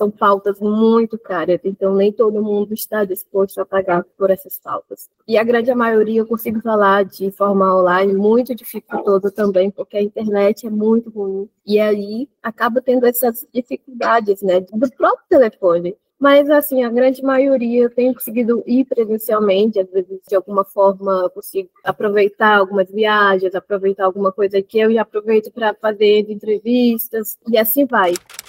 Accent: Roraima, Brazil; eu sou do povo apichana, eu sou do estado de Roraima, da comunidade indígena Tuaru da Cabeceira, da terra indígena Tuaru também. Eu sou uma mulher indígena

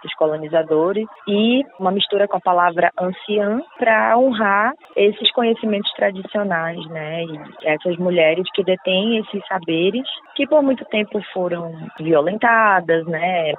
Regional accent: Manaus, Amazonas, Brazil; born there; Nasci em Manaus, Amazonas.

